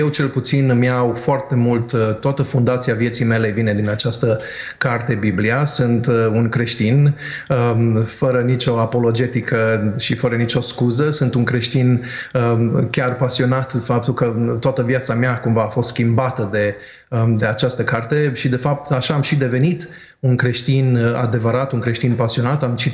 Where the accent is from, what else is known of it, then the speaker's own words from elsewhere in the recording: Romania; now in United States; eu n-am știut niciodată când sunt român până n-am plecat din România. Doar când am ajuns în America am știut că sunt român.